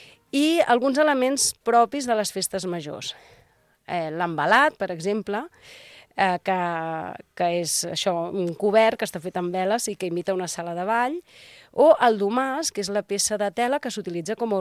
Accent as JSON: {"language": "Catalan", "town": "Sant Andreu", "region": "Catalonia", "country": "Spain", "tie": "born or raised there", "said": "el meu poble d'origen, que és Sant Andreu, i perquè nosaltres en diem poble i no barri, però bé, i Sant Sadurní, que és on treballo"}